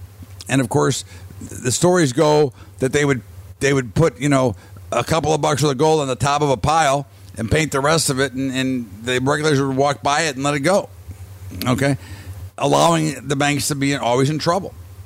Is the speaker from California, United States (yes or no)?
no; Chicago, Illinois, United States; You know, when I grew up in Chicago, branch banking was not allowed, okay?